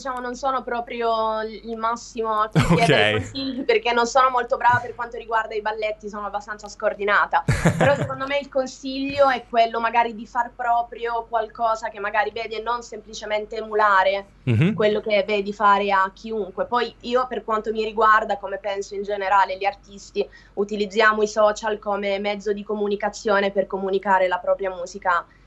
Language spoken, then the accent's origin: Italian; Apulia, Italy; essendo meridionale comunque sono pugliese.